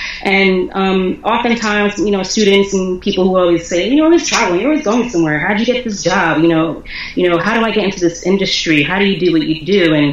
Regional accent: Philadelphia, Pennsylvania, United States; You know, I was born and raised in Philly, so traveling to New York City, to Brooklyn, you know, where all my family was, you know, in Queens was the norm.

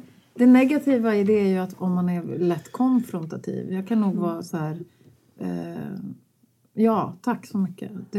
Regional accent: Vaasa, Ostrobothnia, Finland; born there; Och mamma var svensk skådespelerska på Svenska Teatern i Vasa. Mm. Och så föddes jag där

